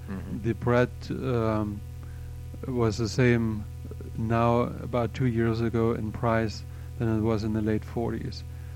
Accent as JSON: {"language": "English", "town": "Schmiedeberg", "region": "Saxony", "country": "Germany", "tie": "born or raised there", "also_born_or_lived": "Schellerau", "said": "I grew up near Dresden in Saxony. Was born in Schellerau up in the mountains, and then spent most of those years there in Schmiedeberg, which is a town up in the hills"}